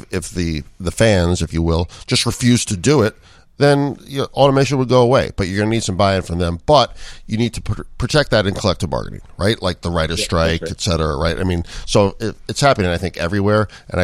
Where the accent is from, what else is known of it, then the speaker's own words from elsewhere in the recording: New York, United States; I'm from New York, so I'm born and raised to hate Boston.